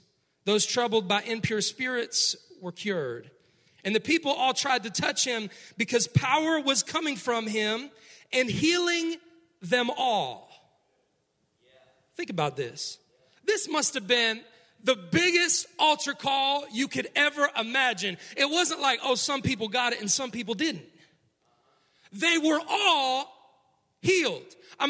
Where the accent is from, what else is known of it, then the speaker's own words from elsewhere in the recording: Cleveland, Ohio, United States; If you didn't know, I grew up in Cleveland, Ohio.